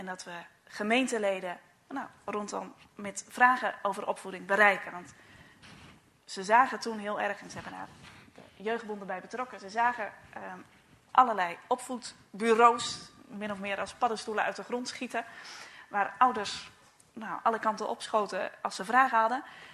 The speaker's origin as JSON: {"language": "Dutch", "town": "Kerkwerve", "region": "Zeeland", "country": "Netherlands", "said": "Ik kom uit Kerkwerve, lekker in de buurt. Ik woon daar in de pastorie."}